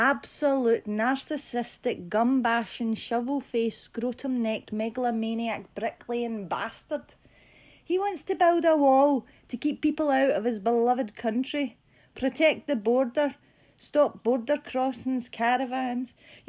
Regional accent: Scotland, United Kingdom; I identify as Scottish. On holiday, I was repeatedly asked where I was from. I always think it's pretty obvious, but I always reply Scottish anyway.

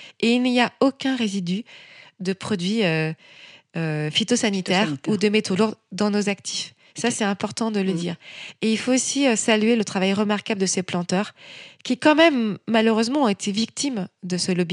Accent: Caribbean, France; Moi, je suis ultramarine. Je suis française dans les Caraïbes. Je suis française dans les Amériques.

